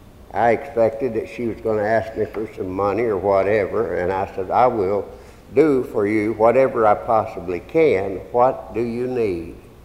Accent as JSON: {"language": "English", "region": "Missouri", "country": "United States", "tie": "born there", "accent": "hillbilly", "said": "I'm a hillbilly. I was born in South Missouri, and I speak hillbilly."}